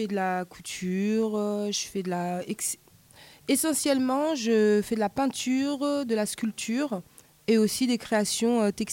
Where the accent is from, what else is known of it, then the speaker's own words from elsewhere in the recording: Paris, Île-de-France, France; now in Marseille, France; je suis artiste humaniste, je viens de Paris et j'habite à Marseille.